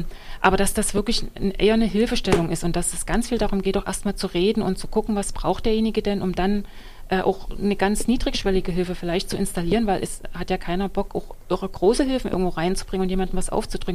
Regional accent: Magdeburg, Saxony-Anhalt, Germany; also ich komme jetzt aus Magdeburg, deshalb kann ich es nur für Magdeburg sagen

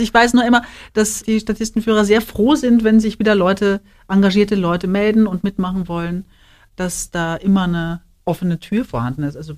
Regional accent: Upper Austria, Austria; now in Germany; Ich bin gebürtige Österreicherin, Oberösterreicherin, komme vom Attersee. Also ich komme sozusagen aus dem Salzkammergut, also so mittendrin.

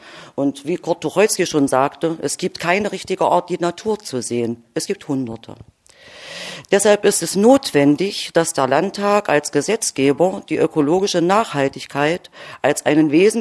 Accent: Lutherstadt Eisleben, Saxony-Anhalt, Germany; Ich komme aus Lutherstadt-Eisleben, bin 51 Jahre alt

